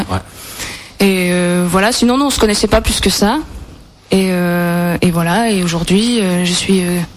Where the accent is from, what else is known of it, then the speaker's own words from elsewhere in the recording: Switzerland; moved away as an adult; now in France; je viens de Suisse. Donc d'origine suisse, j'étais vendeuse avant, donc rien à voir avec la musique. Et il y a à peu près 3 ans, je suis arrivée en France, dans le sud de la France.